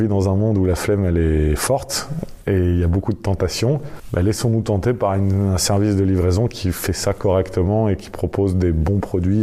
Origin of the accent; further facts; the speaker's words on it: Lyon, Auvergne-Rhône-Alpes, France; On est des Lyonnais, on est des fervents défenseurs de notre ville. On aime y vivre, on aime y travailler